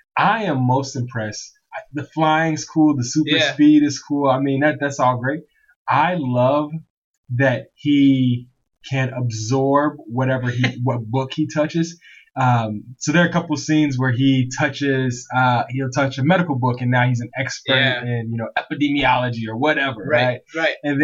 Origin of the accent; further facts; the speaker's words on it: Chicago, Illinois, United States; I remember, I'm from Chicago.